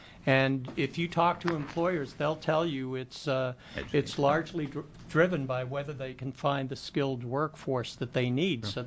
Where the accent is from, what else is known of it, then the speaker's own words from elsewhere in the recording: New York City, New York, United States; Klamath Falls is not exactly New York City. I grew up in New York City. It's not New York City.